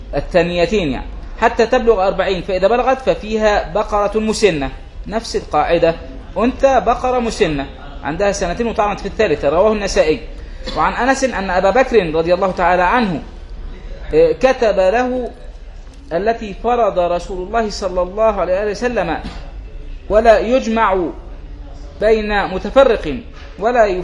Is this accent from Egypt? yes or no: yes; Egypt; احنا حتى عندنا في مصر نقول ده راجل جدع